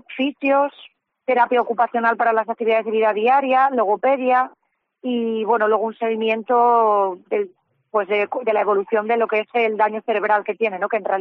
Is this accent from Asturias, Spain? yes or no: yes; Asturias, Spain; Nosotros dejamos el hospital porque no somos de Vigo, nuestra familia está en Asturias, nuestra casa está en Asturias